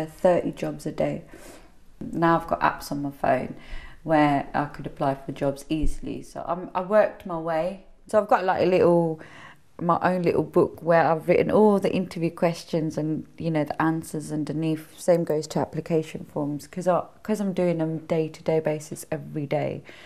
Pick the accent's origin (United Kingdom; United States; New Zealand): United Kingdom; Peterborough, East of England; born there; I was born in Peterborough.